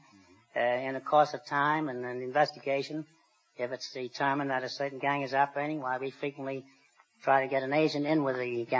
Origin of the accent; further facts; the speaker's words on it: New York, United States; New York City, originally.